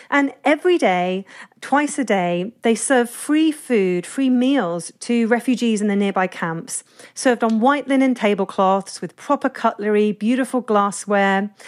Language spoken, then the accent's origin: English; London, United Kingdom; I'm a Londoner born and bred, but, you know, my parents are economic migrants to the UK.